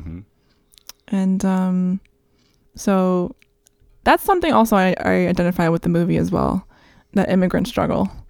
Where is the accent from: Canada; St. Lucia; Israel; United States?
United States; New York City, New York; also born or lived in Dominican Republic; Yes, but I was raised here in New York, and so it was really awesome to finally have you know, this piece of paper that said I'm an American citizen.